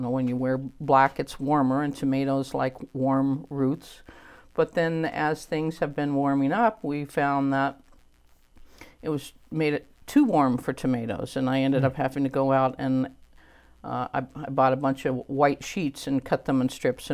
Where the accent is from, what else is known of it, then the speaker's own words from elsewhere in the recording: Oklahoma, United States; I mean, I grew up in Oklahoma, and my husband's been trying to grow okra for me forever